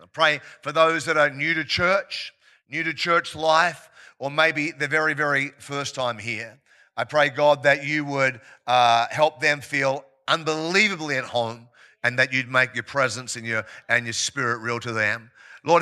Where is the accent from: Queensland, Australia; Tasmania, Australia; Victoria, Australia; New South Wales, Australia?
Victoria, Australia; Preston; I grew up in East Preston, did last year of primary school and the first 4 years of high school here. I went to Preston East High School for a season.